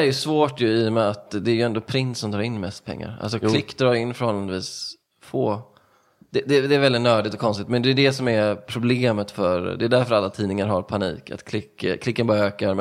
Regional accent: Stenungsund, Västra Götaland County, Sweden; Jag brukar säga Stenungsund, som ligger norr om Göteborg, typ 5-6 mil. Men jag bodde lite utanför Stenungsund också, så jag vill se det som att det var landsbygd ovanpå småstad på något sätt. För jag bodde i Ödsmål. Som ligger en mil utanför Stensund

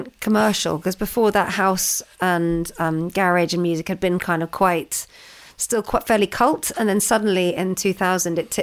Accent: London, United Kingdom; I was growing up in London.

